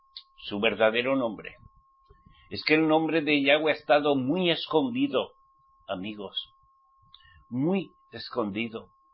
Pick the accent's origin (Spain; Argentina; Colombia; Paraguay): Spain; en mi país, España